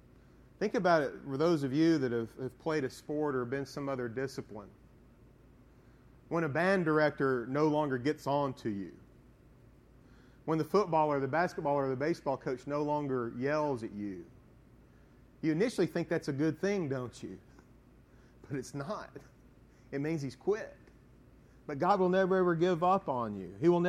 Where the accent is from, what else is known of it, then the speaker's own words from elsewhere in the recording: Coleman, Alabama, United States; I went back to my hometown in Coleman, Alabama, for a funeral for one of my friend's fathers.